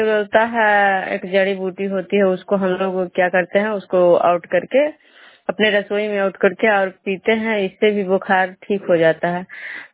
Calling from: Vishnupur, Bihar, India

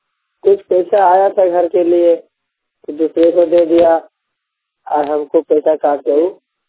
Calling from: Hariharpur, Jharkhand, India; बोल रहे हैं संथाल डी हरियरपुर गोमो से, जिला धनबाद, राज रांची, वोट हरियरपुर, थाना गोमो।

